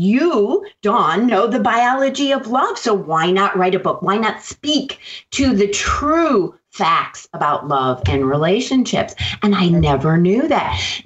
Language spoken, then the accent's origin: English; Minnesota, United States; Yes, Minnesota. I grew up in Minnesota. So both cold, snowy places.